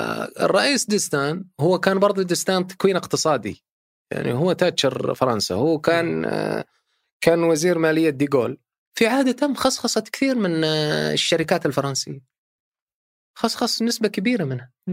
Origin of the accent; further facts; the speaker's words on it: Saudi Arabia; عندنا في السعودية دخل البنك المركزي في كل تفاصيل البنوك